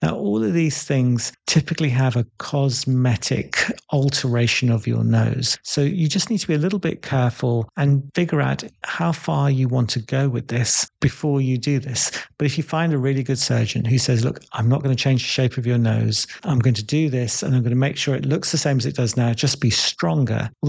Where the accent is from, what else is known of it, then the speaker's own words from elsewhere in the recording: North India, India; because I'm North Indian